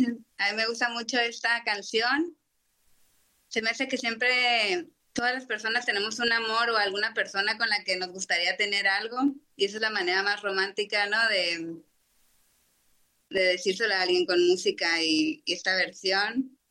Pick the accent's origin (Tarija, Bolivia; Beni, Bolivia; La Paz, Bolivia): La Paz, Bolivia; Me toca mucha gente que me pregunta así como si me pongo de La Paz porque soy de La Paz